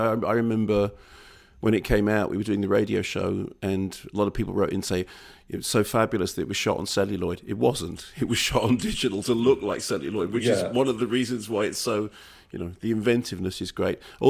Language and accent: English; East Finchley, London, United Kingdom; Now, I grew up near the Phoenix in East Finchley, and it became my church